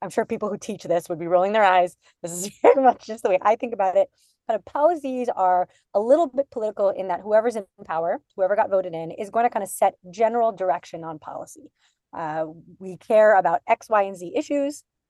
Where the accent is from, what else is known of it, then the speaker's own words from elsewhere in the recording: New York, United States; And for me, I grew up outside of New York. I'm a first generation American.